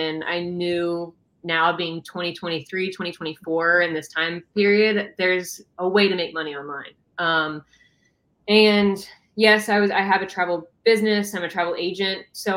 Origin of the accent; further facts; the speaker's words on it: Ohio, United States; now in Nashville, United States; I'm originally from Ohio. And there's nothing about Ohio that I love. So I left as soon as I could and came straight to Nashville.